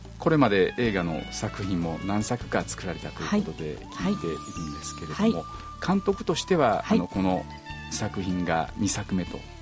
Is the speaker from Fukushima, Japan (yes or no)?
no; Osaka, Japan; 実は私も大阪なんですね。